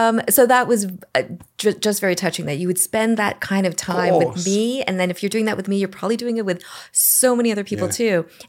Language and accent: English; Canada; I'm from Canada.